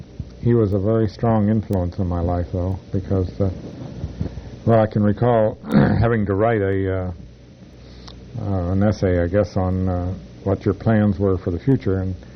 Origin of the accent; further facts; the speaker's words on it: Harrisburg, Pennsylvania, United States; Well, I'd had a chemistry set as a growing up in Harrisburg